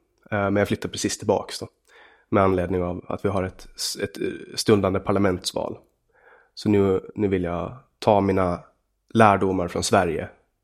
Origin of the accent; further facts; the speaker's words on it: Åland, Finland; Jag är 25 år gammal. Man brukar ju börja med ålder. Jag kommer från Åland.